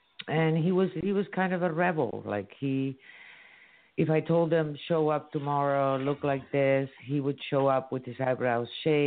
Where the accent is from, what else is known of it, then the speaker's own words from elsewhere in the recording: Barcelona, Catalonia, Spain; We're in Barcelona, Spain.